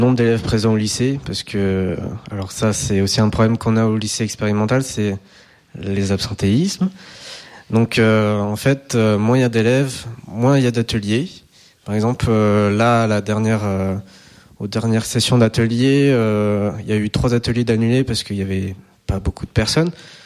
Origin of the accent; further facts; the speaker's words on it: Angers, Pays de la Loire, France; Moi, je ne viens pas de Saint-Nazaire, je viens d'Angers.